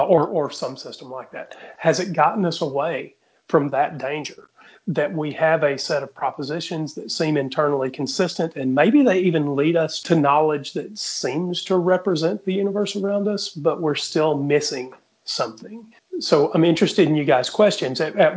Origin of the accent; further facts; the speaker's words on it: Southeast, United States; I can't use that one because I grew up in the Southeast